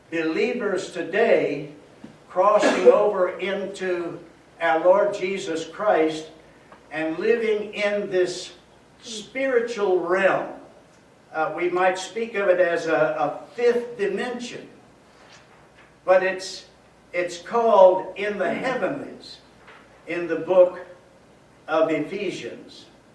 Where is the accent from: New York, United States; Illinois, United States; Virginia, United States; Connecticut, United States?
Virginia, United States; married a girl from my home state of Virginia.